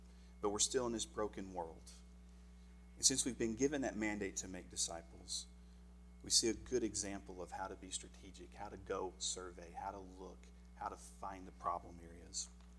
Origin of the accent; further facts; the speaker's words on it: Tennessee, United States; I grew up in East Tennessee. I'm probably the only person from Tennessee that hates country music.